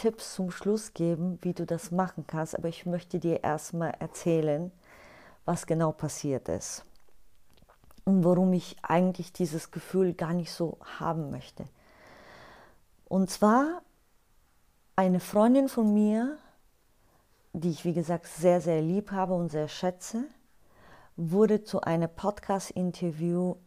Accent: Bulgaria; ich komme aus Bulgarien

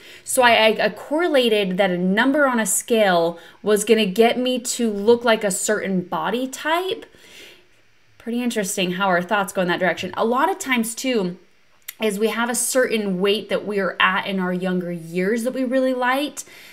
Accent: Utah, United States; also born or lived in California; And I am from Southern Utah. I originally lived out, originally from Utah, and then I moved to California, and now I'm back in Utah.

